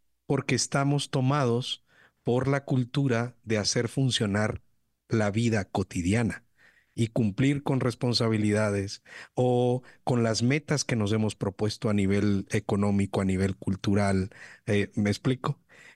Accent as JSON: {"language": "Spanish", "country": "Guatemala", "said": "vengo ejerciendo esta profesión en un lugar como nuestro país, como Guatemala."}